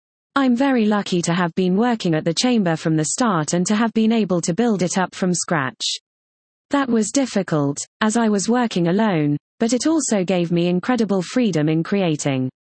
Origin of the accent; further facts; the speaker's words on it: Sarajevo, Federation of Bosnia and Herzegovina, Bosnia & Herzegovina; moved away; also born or lived in Belgrade, Serbia; I was born in Belgrade, but lived around the former Yugoslavia, spending the last years of our Yugoslav life in Sarajevo. It was in 1992 that I left the city that was under siege with my sister